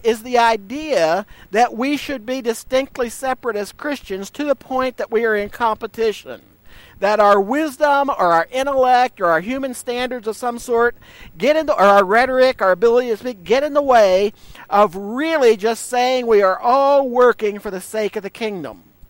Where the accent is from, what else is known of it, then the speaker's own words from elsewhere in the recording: East Liverpool, Ohio, United States; Back in my hometown of East Liverpool, if you don't know it, I'm sure I've told you before, East Liverpool used to be known as the pottery capital of the world.